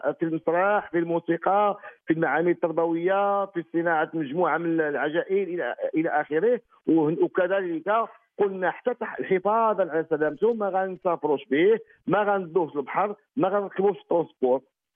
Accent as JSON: {"language": "Arabic", "country": "Morocco", "said": "لان حنا مغاربه حنا كوالدي حنا كمربين ما كناش نهائيا كنعطيو الطفل يبقى امام التلفازه"}